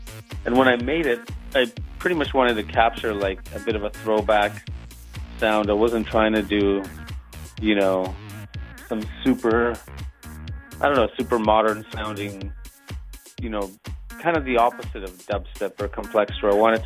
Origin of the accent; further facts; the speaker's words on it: Toronto, Ontario, Canada; And, you know, growing up in Toronto, there was a couple of radio stations out here that would play different forms of electronic music.